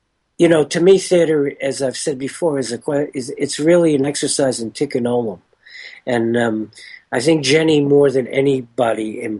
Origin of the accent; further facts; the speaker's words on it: Stuttgart, Baden-Württemberg, Germany; born there; Ich bin geboren in Stuttgart.